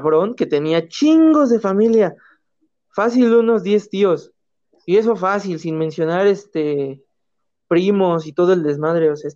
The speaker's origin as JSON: {"language": "Spanish", "region": "State of Mexico", "country": "Mexico", "said": "somos dos güeyes del Estado de México"}